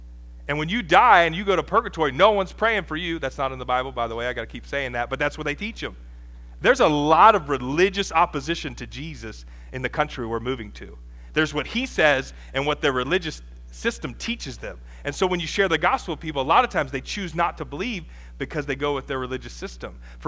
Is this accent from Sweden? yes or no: no; Ohio, United States; I'm from Ohio, okay? Because they are just, woo, that's a dirty word up there. I'm like, I'm from the South. And so I say that. I live closer to Kentucky than Columbus, kind of.